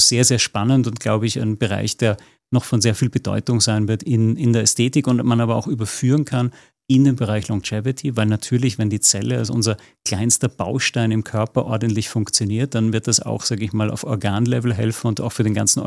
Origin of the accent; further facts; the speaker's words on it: Vienna, Austria; now in Switzerland; wie man, glaube ich, unschwer an meiner Sprache hört, ich bin ja kein geborener Schweizer, ich bin ja aus Wien.